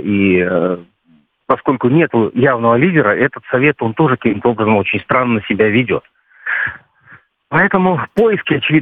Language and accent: Russian; Belarus; Ну, мы, белорусы, мирные люди.